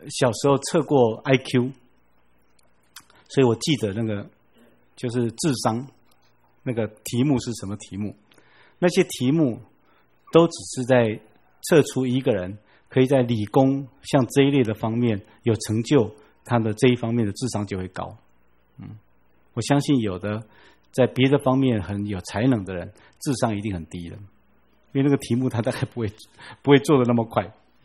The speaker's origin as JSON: {"language": "Chinese", "country": "China", "said": "过去的时代我们中国人是万般皆下品，唯有读书高"}